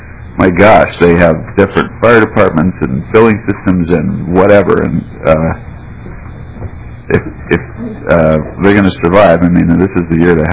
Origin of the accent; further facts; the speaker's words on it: East Coast, United States; now in Twin Cities, United States; And I come from the East Coast, where a lot of areas are unincorporated. There's very few incorporated cities, and everything is a county.